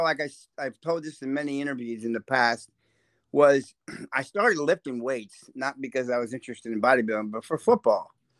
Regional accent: New Albany, Indiana, United States; my first 15 years of my life actually were pretty good, and that was in New Albany, Indiana. I was raised a Hoosier

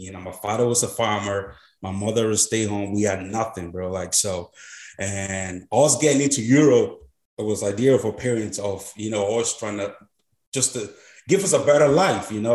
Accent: Connacht, Ireland; Growing up in Mayo as well

